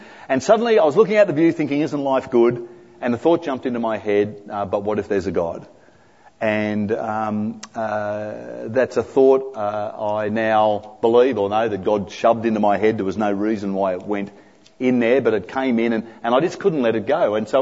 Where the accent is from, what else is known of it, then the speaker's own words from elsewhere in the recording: Greystanes, New South Wales, Australia; also born or lived in Bombala / New Guinea; I was born in Boombala, went to New Guinea for a couple of years, basically grew up in Greystanes, around Parramatta.